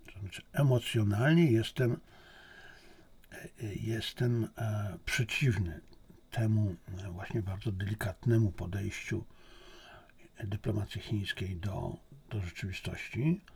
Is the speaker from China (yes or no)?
yes; China; Polish is a second language; Ja jestem Chińczykiem, ja czuję się Chińczykiem, ja czuję interesy chińskie.